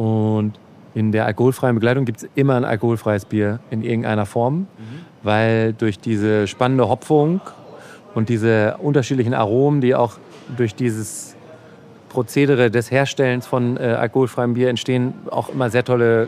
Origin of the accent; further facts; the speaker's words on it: North Rhine-Westphalia, Germany; Dann komme ich aus Ostwestfalen.